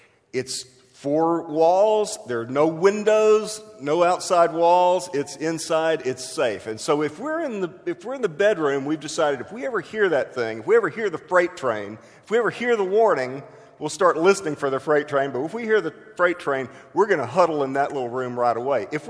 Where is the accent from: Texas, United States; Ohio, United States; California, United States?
Texas, United States; Houston; I grew up in Houston, which is at least as hot and humid as Jacksonville, Orange Park are.